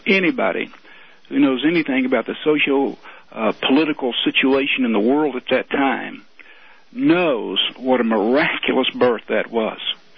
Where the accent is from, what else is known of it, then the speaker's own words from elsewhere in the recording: United States; I'm also an American, and deeply concerned about the direction that our government is taking